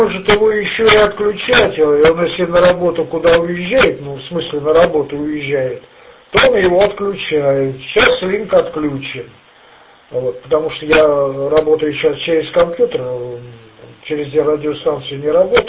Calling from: Venyov, Tula Oblast, Russia; город Венёв, 50 километров... Так, от Тулы, это северо-восток

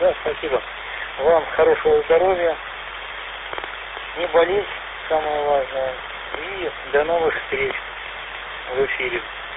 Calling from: Moscow, Russia; Я работаю из Митина. Митина – это северо-запад Москвы.

